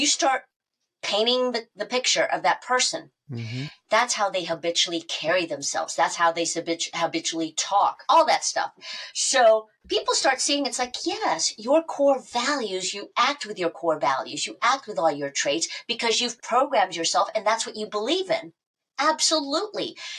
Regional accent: Tampa, Florida, United States; also born or lived in New York; now in Los Angeles, United States; I grew up around Tampa in the suburbs. So I was really delighted to find out about that. And we're both from New York originally.

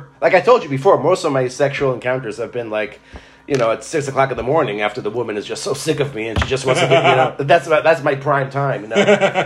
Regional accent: New Jersey, United States; hey, you know, I'm here from Jersey

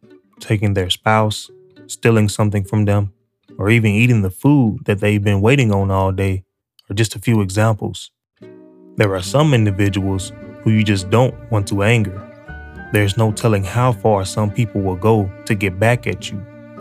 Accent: Sweden; it happened in my home country of Sweden

